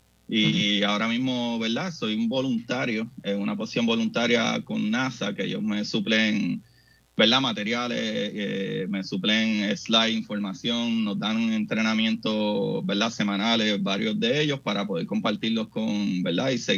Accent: Bayamón, Puerto Rico; Bueno, pues yo me crié en Bayamón, Puerto Rico.

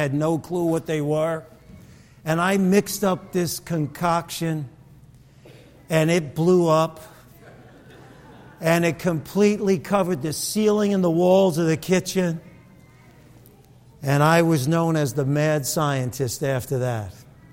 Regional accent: Brooklyn, New York, United States; we would go to Grant Street in Brooklyn because we grew up in Brooklyn. Can anything good come out of Brooklyn, right?

